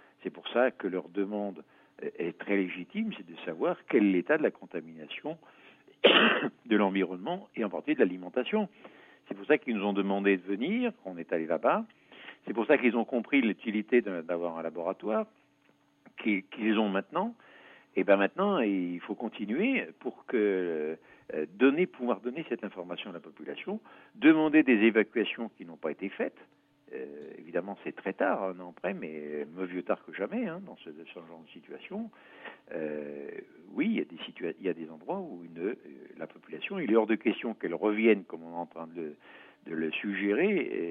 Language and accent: French; France; comme on l'a fait il y a 26 ans chez nous en France